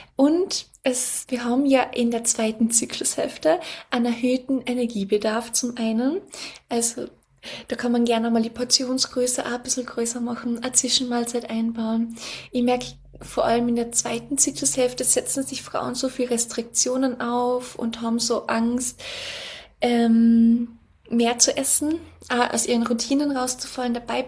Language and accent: German; Austria; bei uns in Österreich